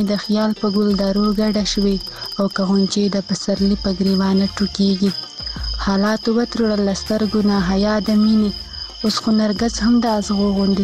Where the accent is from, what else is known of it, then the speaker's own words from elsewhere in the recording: Khyber Pakhtunkhwa, Pakistan; زه خبرې له وزیرستان یم